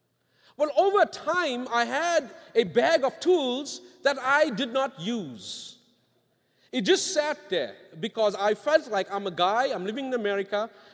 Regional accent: South Africa; moved away as an adult; now in Norwich, United States; I grew up in South Africa

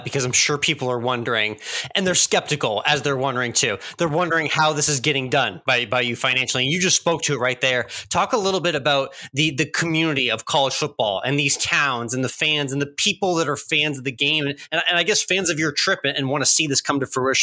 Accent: Northeast, United States; now in Texas, United States; And I learned that growing up in the Northeast, there wasn't much college football, but moving to Texas, I can see a lot of different programs with just the drive of a car.

